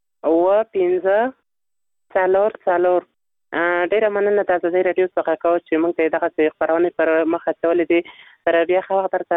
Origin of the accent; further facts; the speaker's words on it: Nangarhar, Afghanistan; ته یم د ننګرهار ولایت څخه